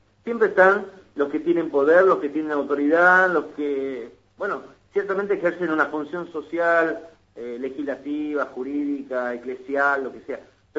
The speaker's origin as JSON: {"language": "Spanish", "region": "Buenos Aires", "country": "Argentina", "tie": "born there", "said": "yo soy nacido en Buenos Aires y tengo muchos amigos allá en la zona de Villa"}